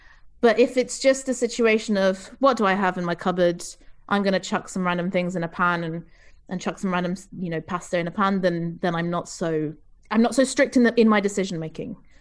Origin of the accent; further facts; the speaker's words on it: England, United Kingdom; also born or lived in Portugal; now in Brussels, Belgium; I live in Brussels, which is the capital of Belgium. But I'm originally from Portugal, and I grew up in England, which is why I sound British.